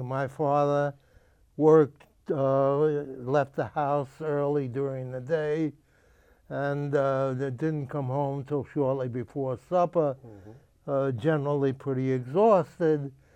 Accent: New York, United States; I was born on the Lower East Side, which is a place where many immigrants came to for the first place of living.

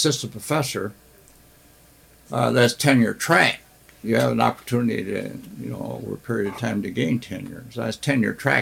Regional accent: Ithaca, New York, United States; I was raised in Ithaca. It's much like here, around here, all kinds of water around.

